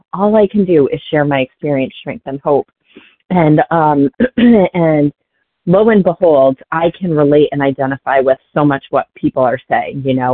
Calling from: Massachusetts, United States; calling from Massachusetts.

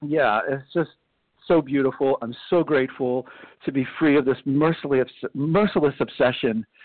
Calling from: Paris, Île-de-France, France; I'm calling from Paris, France

